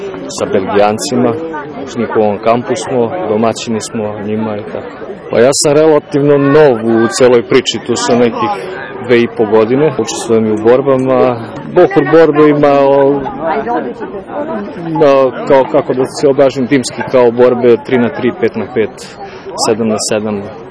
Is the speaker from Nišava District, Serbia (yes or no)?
no; Svilajnac, Pomoravlje District, Serbia; Ja sam iz Svilajnca